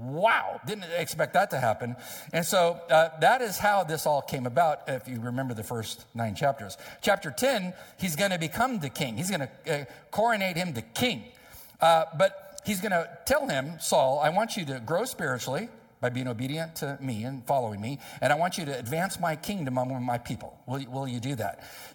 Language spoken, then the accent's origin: English; San Diego, California, United States; Understands California. I'm from California. Check. Understands the beach. I'm from San Diego.